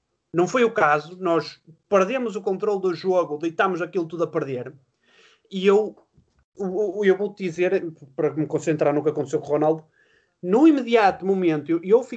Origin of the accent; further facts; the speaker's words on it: Portugal; nós como portugueses